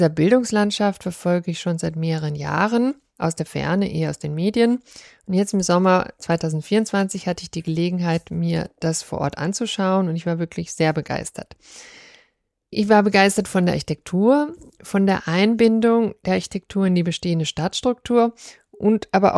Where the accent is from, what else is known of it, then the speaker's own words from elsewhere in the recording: Cologne, North Rhine-Westphalia, Germany; meiner alten Heimatstadt, aus Köln